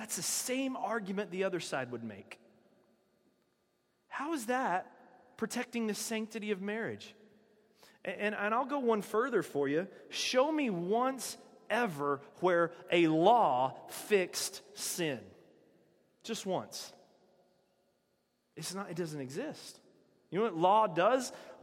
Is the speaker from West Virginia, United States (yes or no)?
no; North Carolina, United States; Yesterday, in my home state of North Carolina, they passed a law